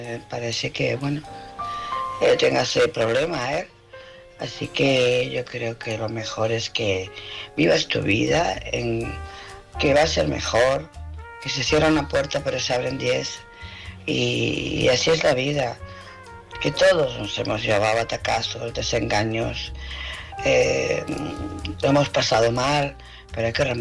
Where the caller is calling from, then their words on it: Barcelona, Catalonia, Spain; de Barcelona.